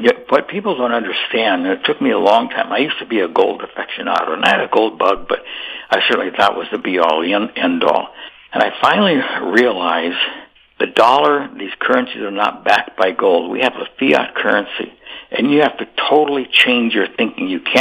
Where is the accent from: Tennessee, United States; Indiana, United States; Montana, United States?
Montana, United States; I grew up in Montana, ran for the United States Senate there